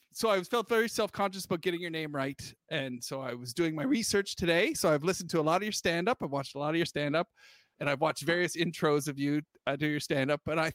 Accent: United Kingdom; moved away as an adult; I came out of Britain. So I did a lot of comedy in Britain. I was my career was in Britain for 15 years as … Then I moved here.

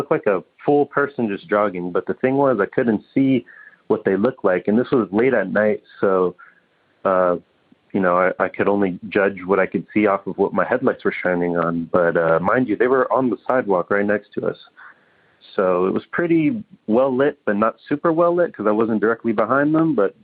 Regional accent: California, United States; I'm from Northern California.

